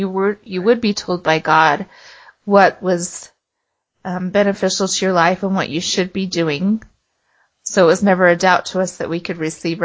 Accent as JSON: {"language": "English", "region": "Utah", "country": "United States", "tie": "born or raised there", "said": "We should also say that we grew up in Utah Valley."}